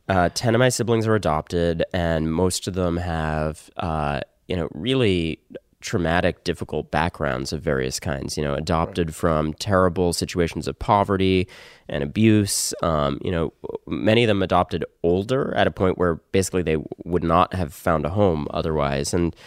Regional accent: Connecticut, United States; also born or lived in New York; I was born in New York, and then I spent my teens in Connecticut.

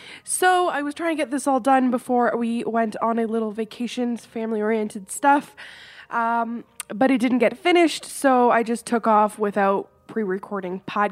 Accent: Canada; One thing though, I am from Canada.

